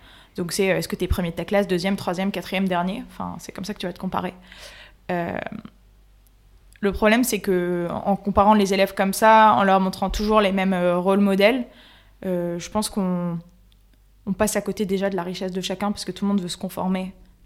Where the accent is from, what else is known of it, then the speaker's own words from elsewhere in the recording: Marseille, Provence-Alpes-Côte d'Azur, France; je venais de Marseille. J'avais un peu les codes de Marseille.